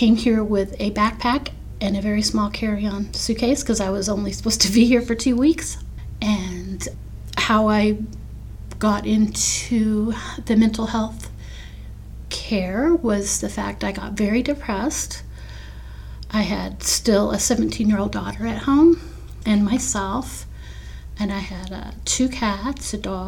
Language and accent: English; Tucson, Arizona, United States; I'm originally from Tucson, Arizona. I came here for a longevity summit. I was a guest speaker. I became ill and was unable to go back home to Arizona.